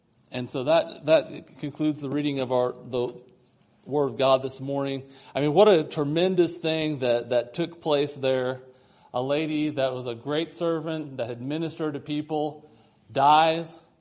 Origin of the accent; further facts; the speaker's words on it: Springfield, Missouri, United States; I'm from Berean Baptist Church in Springfield, Missouri. It's where I'm from, just down south.